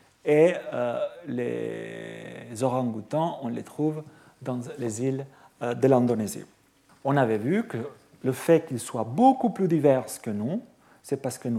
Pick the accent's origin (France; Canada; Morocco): France; moi je suis français aussi